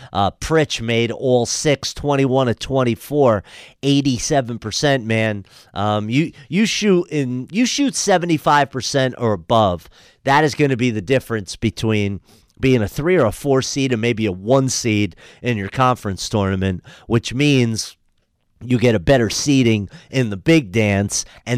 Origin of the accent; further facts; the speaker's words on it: Paterson, New Jersey, United States; born there; I was born in Patterson, New Jersey, just one T.